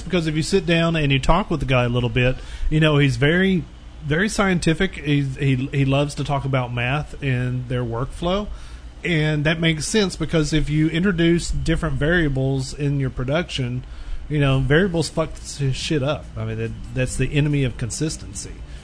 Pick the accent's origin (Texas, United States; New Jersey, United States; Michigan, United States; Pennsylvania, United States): Texas, United States; I'm from East Texas. I've eaten plenty of pine cones.